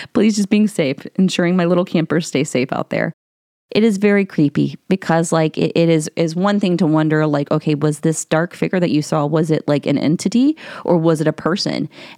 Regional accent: Ohio, United States; So when we moved up to back up to Ohio, we lived in this a house that was out in the country. And like where I lived was a very small town. It's considered a village, actually, where kind of like my family's from.

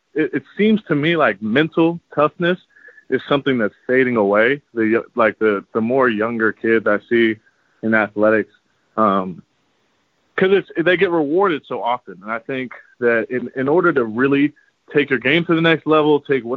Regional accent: Austin, Texas, United States; Austin is my hometown, but, you know, I went to Georgetown, went to Westlake, went to Rice, love Houston. I love coming back to Texas.

